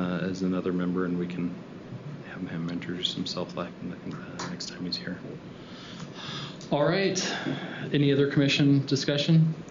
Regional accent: Huntington Beach, California, United States; Not originally from Iowa. I grew up in Huntington Beach in Southern California and Orange County

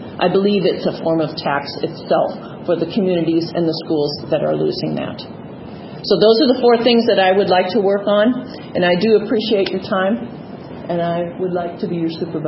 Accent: Iowa, United States; which I think is the best county in Iowa, even though I grew up in Southwest Iowa. That's why we're still here.

